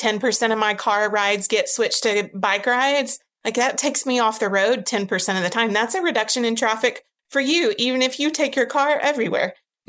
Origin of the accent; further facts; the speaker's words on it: Arkansas, United States; But culturally, I know growing up in Arkansas, it's not common to want those alternatives.